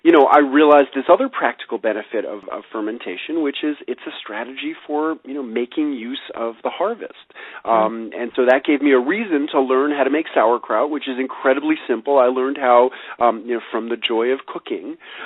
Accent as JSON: {"language": "English", "town": "New York City", "region": "New York", "country": "United States", "tie": "born or raised there", "said": "As a kid growing up in New York City, I loved sour pickles"}